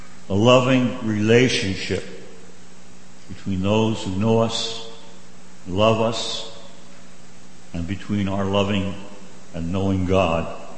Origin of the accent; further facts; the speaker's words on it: New Jersey, United States; My hometown, where I grew up, was a lively blue-collar town in New Jersey.